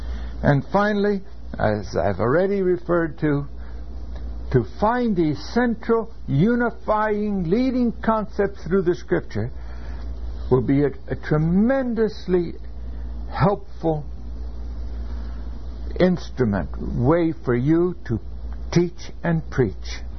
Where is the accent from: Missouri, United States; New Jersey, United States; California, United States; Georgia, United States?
California, United States; also born or lived in Minnesota; Yes, my father was born in the Netherlands. I was born in Minnesota, but we grew up in California. And I was in California until I was well past middle 20